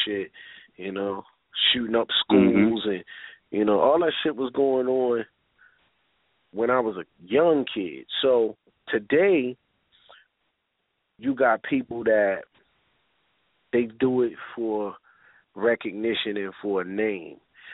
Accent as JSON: {"language": "English", "town": "Baltimore", "region": "Maryland", "country": "United States", "tie": "born or raised there", "said": "I'm from Baltimore City, man, East Baltimore to be exact. You know, born and raised right here, home city, the home of the wire."}